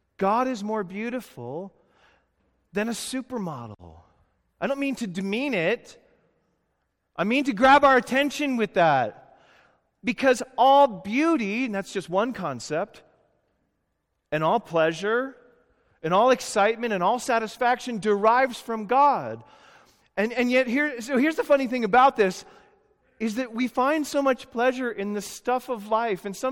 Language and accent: English; California, United States; Well, we're from California, okay? We're used to the sun.